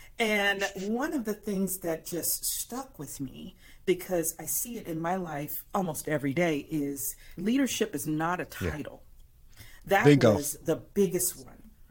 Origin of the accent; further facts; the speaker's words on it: Bronx, New York, United States; I am a New York girl. I was born and raised in the Bronx. I've only been in Arizona for 19, 20 years.